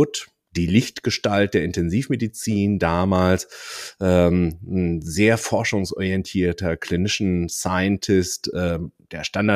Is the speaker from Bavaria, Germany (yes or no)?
no; Magdeburg, Saxony-Anhalt, Germany; Architektur hätte mich sehr interessiert, aber ich bin in Magdeburg aufgewachsen